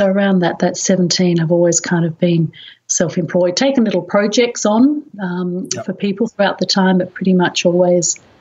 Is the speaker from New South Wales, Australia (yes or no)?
yes; Sydney, New South Wales, Australia; now in Melbourne, Australia; I'm originally from Sydney, living in Melbourne now.